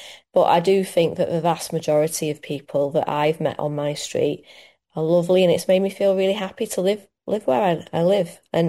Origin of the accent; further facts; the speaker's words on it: Manchester, North West England, United Kingdom; now in Wales; I moved to Wales because I felt that was the best thing for my son and for my husband. My husband's Welsh. I'm from Manchester and I really was homesick for Manchester.